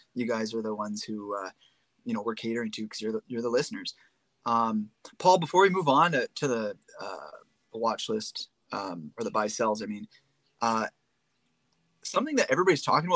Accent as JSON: {"language": "English", "country": "Canada", "said": "As a Canadian, I have to have a broker sometimes because shipping costs too much from U.S. sellers."}